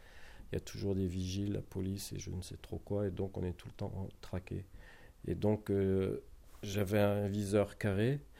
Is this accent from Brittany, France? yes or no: yes; Brittany, France; C'est une image que j'ai faite chez moi en Bretagne.